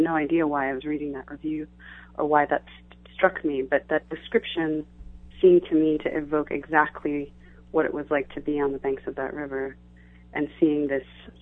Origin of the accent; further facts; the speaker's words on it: Zambia; was northern Rhodesia and is now my country, Zambia. So I'm interested in writing an epic about my home country.